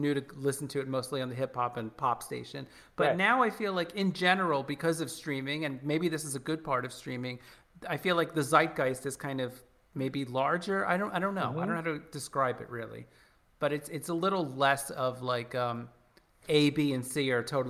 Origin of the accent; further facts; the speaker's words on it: New York, United States; Part of me misses the hunt for the record, even though I grew up in New York.